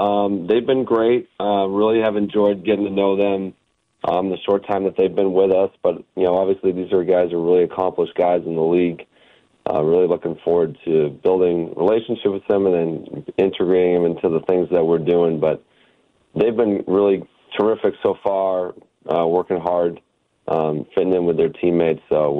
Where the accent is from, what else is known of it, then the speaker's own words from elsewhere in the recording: Northeast, United States; I grew up in the Northeast, so I like hockey.